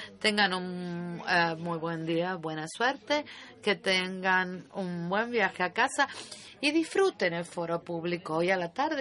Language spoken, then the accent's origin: Spanish; Egypt; Yo provengo de Egipto, así que sé lo que es el desierto.